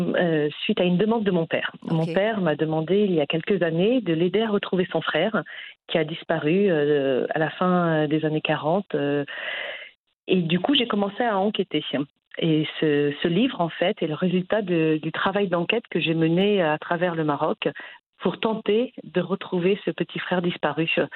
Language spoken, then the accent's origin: French; France; born there; Donc, comme je suis née en France et du coup, je le porte à travers d'autres pays.